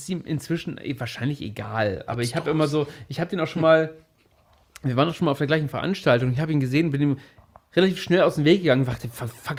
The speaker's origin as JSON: {"language": "German", "town": "Oldenburg", "region": "Lower Saxony", "country": "Germany", "tie": "born there", "said": "Wir sind ja beide in Oldenburg geboren."}